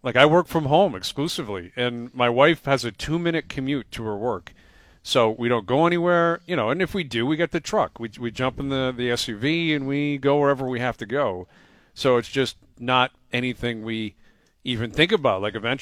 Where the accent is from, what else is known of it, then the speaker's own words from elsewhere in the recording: Toronto, Ontario, Canada; I grew up in Toronto.